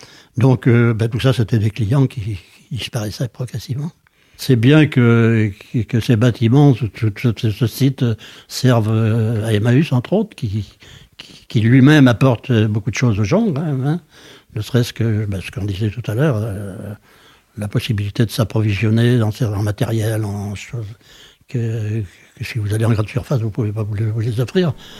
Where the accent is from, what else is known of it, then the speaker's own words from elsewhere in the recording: Normandy, France; moi je suis originaire de l'Eure, dans le 27. Je suis d'origine normande.